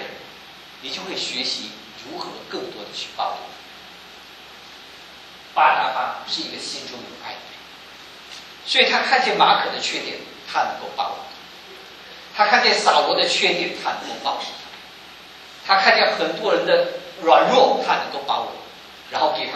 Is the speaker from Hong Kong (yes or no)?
no; Malaysia; 我老家是在马来西亚